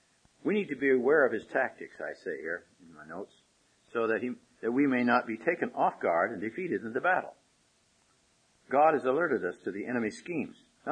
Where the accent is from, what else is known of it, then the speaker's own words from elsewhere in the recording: Omaha, Nebraska, United States; I was out in Nebraska, my old home state. I was born in Omaha last century.